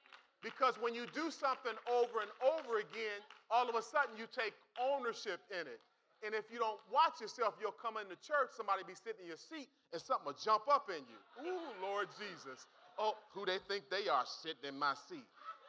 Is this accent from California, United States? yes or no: no; Youngstown, Ohio, United States; I'm from Youngstown. I ain't gonna deny where I'm from. I'm from the east side, baby. Come on. I'm born and my east side is in the building.